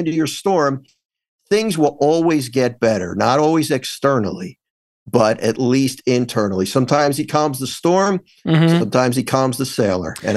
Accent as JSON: {"language": "English", "town": "Philadelphia", "region": "Pennsylvania", "country": "United States", "tie": "born or raised there", "lives_now": "New Jersey, United States", "said": "I am. I grew up in Philly, but I live right over the bridge."}